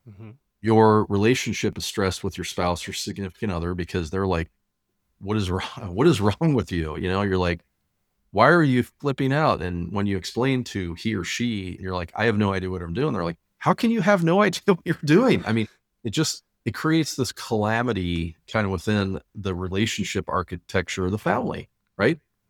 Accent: Wyoming, United States; So when I retired from the military, we moved back to Wyoming, which is where my hometown is.

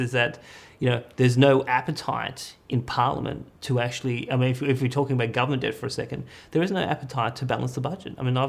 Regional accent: Australia; I live here, I'm an Australian

